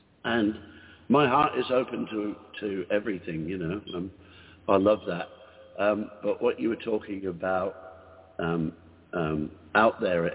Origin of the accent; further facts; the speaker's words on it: Taplow, South East England, United Kingdom; born there; I was born in Taplow in Buckinghamshire in the UK, which isn't too far from London.